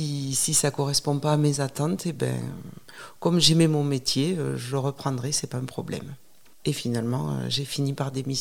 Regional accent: Occitanie, France; moi j'ai grandi en ville. Voilà, mes parents avaient quitté la ferme pour aller s'installer en ville. J'ai grandi dans le Gers, exactement.

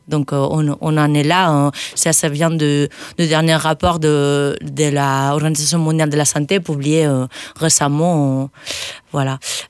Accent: Spain; French is a second language; now in France; arrivé en Aveyron en 2017 après avoir vécu dans plusieurs pays de l'Europe. Donc avec mon accent, vous allez voir, je viens pas de France, je viens d'Espagne

